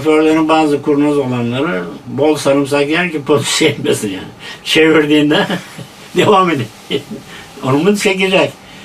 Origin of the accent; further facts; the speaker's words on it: Denizli, Turkey; born there; Hatta ben Denizli'de doğumluyum.